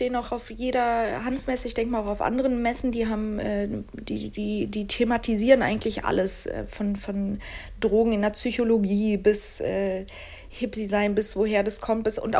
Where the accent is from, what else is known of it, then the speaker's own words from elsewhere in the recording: Turkey; German is a second language; moved away; Ich komme aus der Türkei und wir haben Tabak angepflanzt.